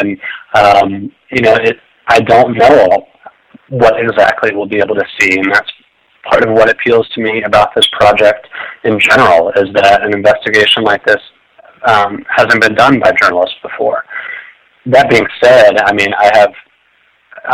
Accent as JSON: {"language": "English", "region": "Texas", "country": "United States", "tie": "born or raised there", "said": "I grew up in Texas, born and raised."}